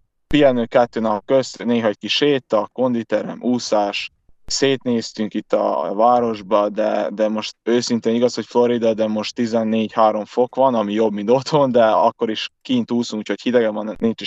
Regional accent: Hódmezővásárhely, Csongrád-Csanád, Hungary; meg otthon, Hódmezővásárhelyen, ott meg folytatom az edzést vele, hogy hazaérek februárban.

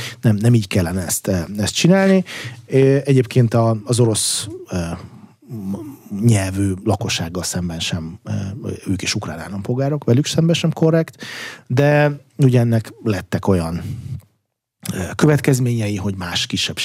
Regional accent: Belarus; mert Belarusból származom

